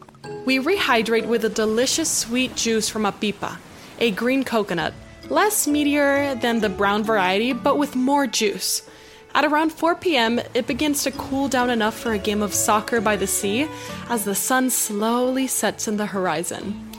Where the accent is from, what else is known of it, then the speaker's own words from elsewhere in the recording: Costa Rica; Growing up in Costa Rica is a little different to growing up in more developed Western countries. With jungles, mountains, and coastline as our backyard, it was hard not to spend a lot of our time outdoors